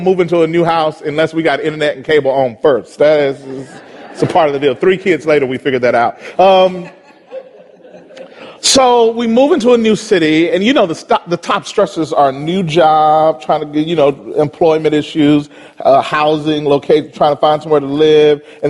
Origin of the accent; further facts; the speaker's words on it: Mississippi, United States; I grew up in Mississippi. Both my grandfathers were pastors. My mother played the piano at my church.